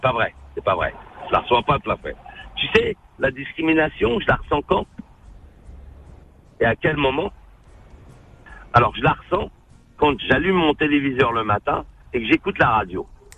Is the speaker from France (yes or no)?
yes; France; born there; j'adore aller dans le pays de mes parents, parce que c'est pas mon pays, je suis né ici.